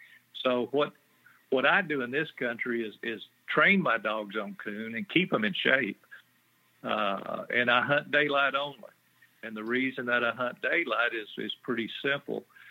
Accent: Texas, United States; Well, I was raised in South Texas, about 50 miles southwest of San Antonio. But I live in the hill country and have since 1985.

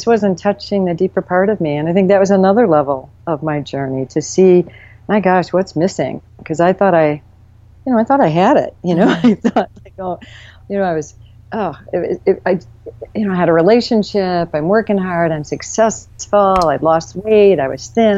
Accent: Flint, Michigan, United States; I started out, I grew up in Flint, Michigan, which is in the news a lot with a lot of problems right now and had some issues growing up. So I grew up in a factory town

